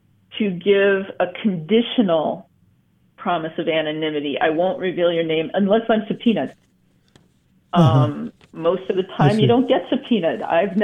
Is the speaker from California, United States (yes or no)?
no; Ohio, United States; I grew up near Cleveland, Ohio, which was a Rust Belt town.